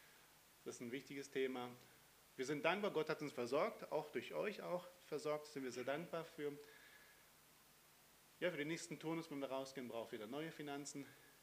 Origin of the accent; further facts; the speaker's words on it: Germany; Ich als Deutscher möchte gerne manchmal loslegen.